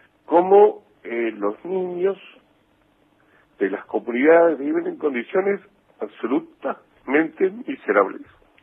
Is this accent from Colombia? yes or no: no; Argentina; lo único que importa es que somos argentinos